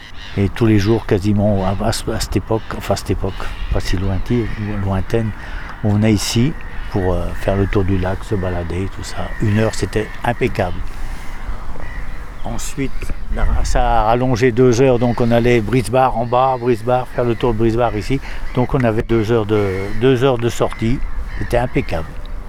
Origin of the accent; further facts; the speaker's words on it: Nouvelle-Aquitaine, France; moved away as an adult; now in Blois, France; Donc, je ne suis pas d'origine du tout d'ici, je suis des Deux-Sèvres.